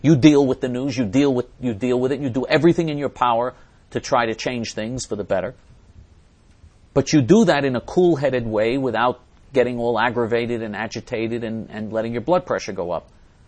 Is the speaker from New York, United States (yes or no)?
yes; New York, United States; Now, if you're talking about my home state of New York, which is an insane left-wing Sodom and Gomorrah piece of garbage state